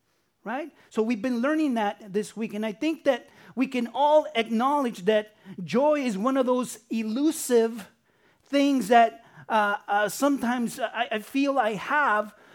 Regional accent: California, United States; One of the many advantages of growing up in Southern California is being so close to a destination called the happiest place on earth.

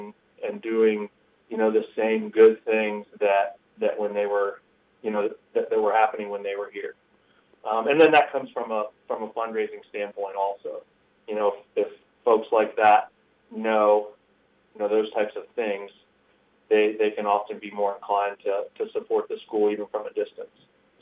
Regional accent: Virginia, United States; now in Iowa, United States; I grew up in Virginia. So I'm a transplant. I moved here in 99

